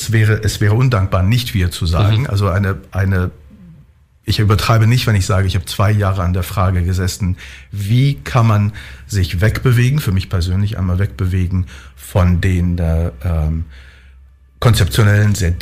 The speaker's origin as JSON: {"language": "German", "region": "New York", "country": "United States", "tie": "born or raised there", "moved": "yes", "said": "London 60er, 70er und in meiner Heimatstadt New York bis in die 90er."}